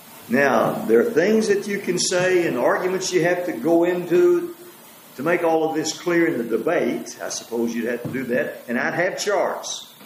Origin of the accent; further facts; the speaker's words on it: Richland Hills, Texas, United States; In one of the largest, it used to be called Richland Hills. I grew up in Richland Hills.